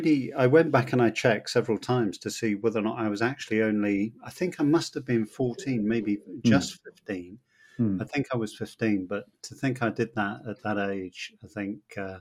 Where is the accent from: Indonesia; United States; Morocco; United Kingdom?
United Kingdom; Lincoln, East Midlands; born there; also born or lived in Chichester, United Kingdom; I was born in Lincoln.